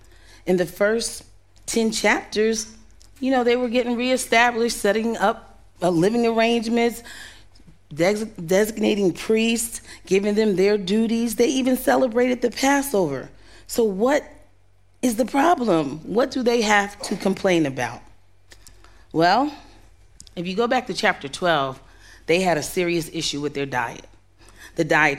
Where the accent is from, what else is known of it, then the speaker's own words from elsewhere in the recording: New Jersey, United States; But anyway, I'm from New Jersey, so yeah.